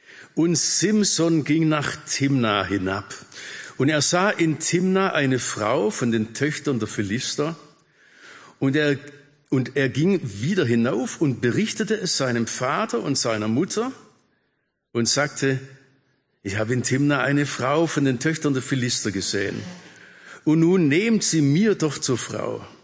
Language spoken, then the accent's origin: German; Baden-Württemberg, Germany; Oder darf ich als echter Schwabe keine Hessin heiraten?